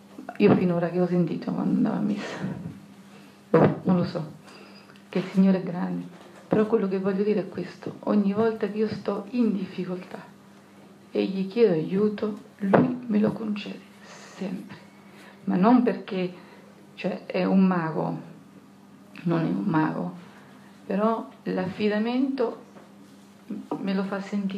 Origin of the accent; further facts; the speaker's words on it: Marche, Italy; vengo dalle Marche.